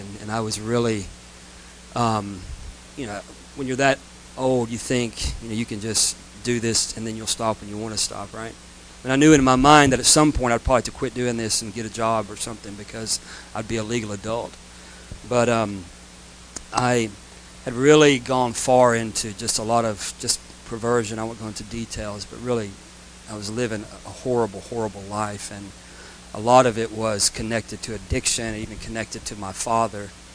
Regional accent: Tallahassee, Florida, United States; also born or lived in Pensacola; I'm a Florida boy by birth. I was born in Pensacola, Florida in 1968. So I'm 50 years old. And really was raised in the Tallahassee, Florida area, which is where a lot of my family's still located

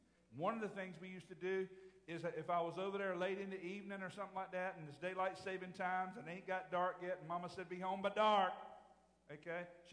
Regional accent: Hertford, North Carolina, United States; I remember growing up in Hertford, North Carolina.

